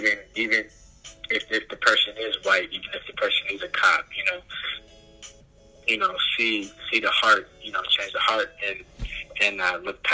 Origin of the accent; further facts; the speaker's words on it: Gurnee, Illinois, United States; What's up, y'all? … from Gurnee, Illinois.